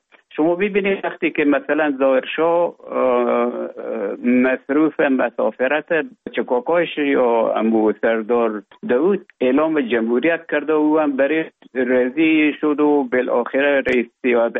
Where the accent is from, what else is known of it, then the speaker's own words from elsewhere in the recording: Afghanistan; moved away as an adult; also born or lived in Russia; now in Finland; تا زمانی که ببخشن طالبا آمدن من در افغانستان بودم. بعد از ای که از افغانستان طالبا آمدن به اوج گذاره ما کمک مشکل بود و آمدم به طرف های روسیه و از روسیه آمدم به ایجه بفنلاند.